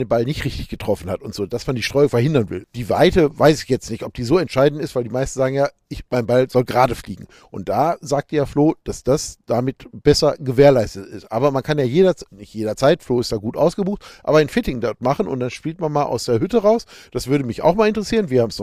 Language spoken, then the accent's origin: German; Essen, North Rhine-Westphalia, Germany; born there; now in Munich, Germany; Ich wohne zwar in München, aber bin gebürtig aus Essen